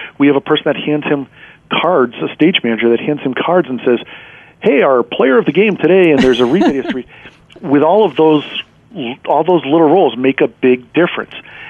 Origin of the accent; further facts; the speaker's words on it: Boston, Massachusetts, United States; and I'm from Boston, so when he talked about Fenway Park, it hit home.